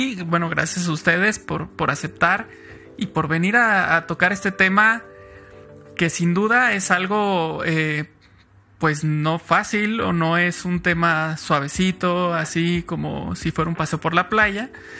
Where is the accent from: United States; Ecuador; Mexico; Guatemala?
Mexico; pues yo desde acá, desde México, no he tenido esa situación, porque pues estoy en mi país con los doctores que hablan mi idioma